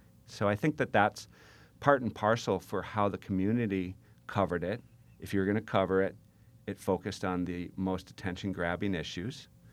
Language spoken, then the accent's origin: English; Minnesota, United States; But once you move out further, I grew up in Minnesota. I had never seen those photographs before.